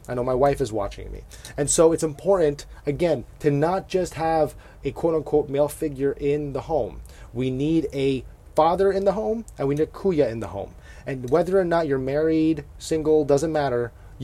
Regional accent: Philippines; We're Filipino, right?

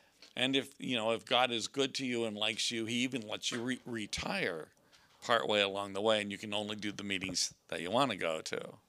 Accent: Chicago, Illinois, United States; as you just heard, I'm from Chicago.

